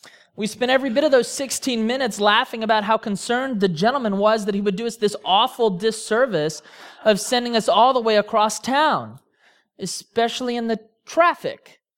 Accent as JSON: {"language": "English", "town": "Denver", "region": "Colorado", "country": "United States", "tie": "born or raised there", "lives_now": "Wichita, United States", "said": "Growing up in Denver with family in St. Louis, there were a number of times when we would venture down 135 on our way to see them."}